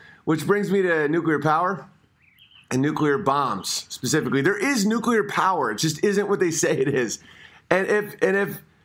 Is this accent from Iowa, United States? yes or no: no; Oswego, New York, United States; My hometown of Oswego, New York, had three nuclear power plants